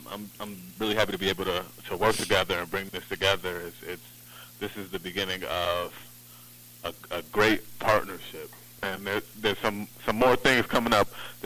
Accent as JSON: {"language": "English", "town": "Hudson", "region": "New York", "country": "United States", "said": "I work in a homeless shelter in the Albany area, and when I say I'm from Hudson"}